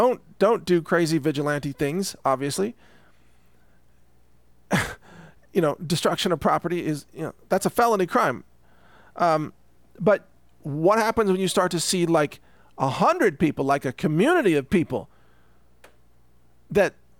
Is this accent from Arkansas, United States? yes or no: no; Texas, United States; And, you know, being a Texan myself, I know that other Texans they're pretty capable.